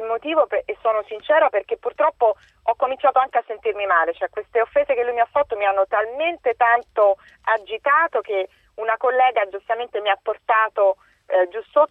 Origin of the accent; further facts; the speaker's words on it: Rome, Lazio, Italy; accent: Roman; al di là del mio accento che si sente che sono romana